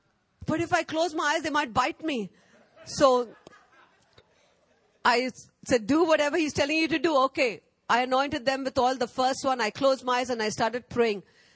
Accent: India; I said, I'm Indian. No foreigners are allowed in Nicobar. He said, you're not a Nicobari. I said, yes, Archbishop, I'm not a Nicobari.

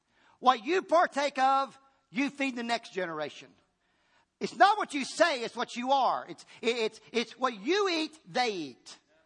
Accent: Chilhowie, Virginia, United States; I remember a buddy of mine called me from Chilhowee, which is a little city I grew up in Virginia.

